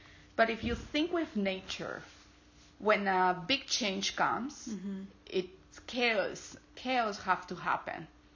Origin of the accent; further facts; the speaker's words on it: Peru; English is a second language; I am from Peru.